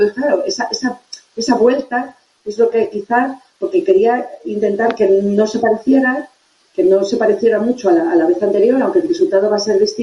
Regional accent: Salamanca, Castile and León, Spain; Yo soy de Salamanca.

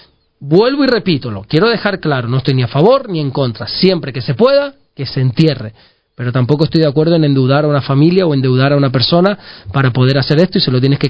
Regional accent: Salamanca, Castile and León, Spain; born there; yo nací en Salamanca también, pero de un pueblo que se llama Fuente la Peña

